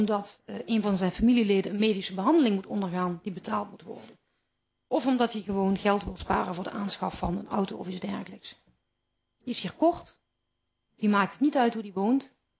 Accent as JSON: {"language": "Dutch", "region": "Limburg", "country": "Netherlands", "accent": "southern Dutch", "lives_now": "Eindhoven, Netherlands", "said": "Jullie horen het aan mijn accent. Ik kom uit het zuiden van Nederland. Eigenlijk kom ik uit Limburg, maar ik ben geïmmigreerd naar Eindhoven. Dus toch nog enigszins arbeidsmigrant."}